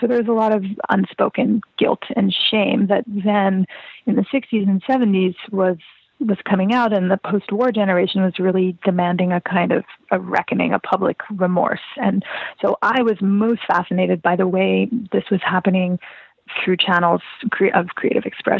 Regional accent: United States; just because I'm not German, I'm American.

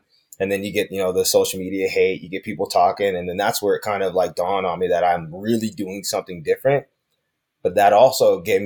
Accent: Salt Lake City, Utah, United States; I grew up in Salt Lake City as a black man.

